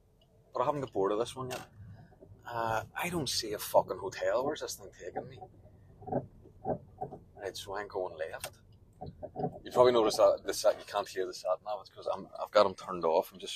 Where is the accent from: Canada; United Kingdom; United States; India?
United Kingdom; Belfast, Northern Ireland; growing up in Belfast